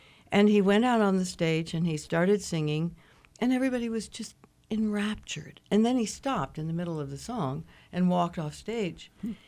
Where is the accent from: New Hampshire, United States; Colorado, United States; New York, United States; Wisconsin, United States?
Colorado, United States; Denver; I was raised in Denver, and we had an Aladdin theater. We still have an Aladdin theater in Denver.